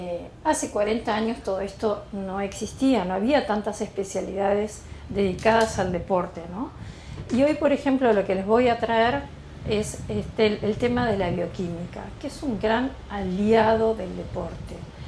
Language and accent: Spanish; Argentina; Bueno, como ya lo han notado, soy argentina.